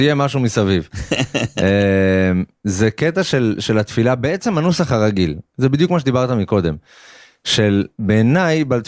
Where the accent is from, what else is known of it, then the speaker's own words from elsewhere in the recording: Tifrach, Southern District, Israel; אז אני גדלתי בתפרח, וכל ימי התפללתי, דעתי 13-14 שנה בישיבת תפרח הגדולה המפורסמת.